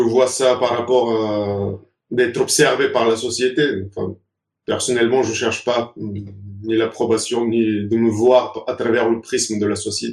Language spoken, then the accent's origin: French; Bulgaria; je suis né, j'ai grandi en Bulgarie. Il y a un pays qui est chrétien orthodoxe, mais dans ma famille, l'ambiance était plutôt athée.